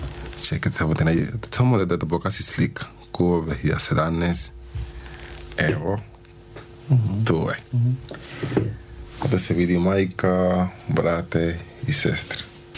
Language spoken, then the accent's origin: Serbian; Cuba; Serbian is a second language; now in Banja Luka, Bosnia and Herzegovina; ja sam sa Kube i da ja sam u Bosni, Banja Luka